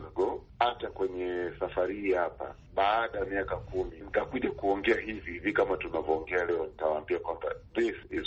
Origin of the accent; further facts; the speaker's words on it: Rombo, Kilimanjaro, Tanzania; Mimi nimetoka Rombo Mkuu, huko ndo kwetu.